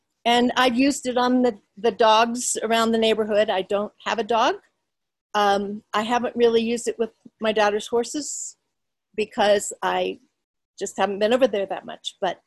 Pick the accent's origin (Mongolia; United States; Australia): United States; Berthoud, Colorado; I am from Berthoud, Colorado, just Great. North of Denver.